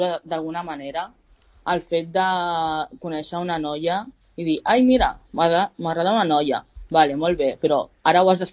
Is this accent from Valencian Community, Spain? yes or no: no; Catalonia, Spain; Sóc catalana